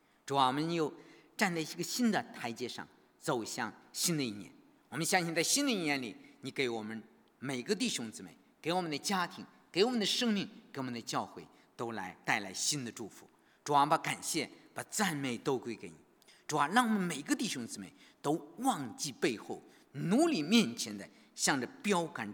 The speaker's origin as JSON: {"language": "Chinese", "country": "China", "moved": "yes", "said": "我们中国人都过年的时候都是怎么样？都喜欢福字，是吧？我在国内的时候，几乎每一家不贴上一个福字"}